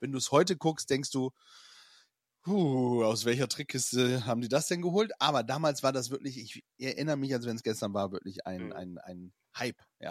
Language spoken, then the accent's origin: German; Bremen, Germany; Ja, also ein großartiger Bremer auch und aus meiner Heimat.